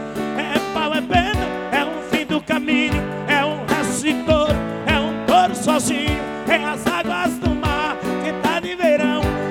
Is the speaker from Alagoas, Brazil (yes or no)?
no; Retirolândia, Bahia, Brazil; now in Santa Luz, Brazil; eu sou de Santa Luz, naturalizado, mas natural de Retirolândia.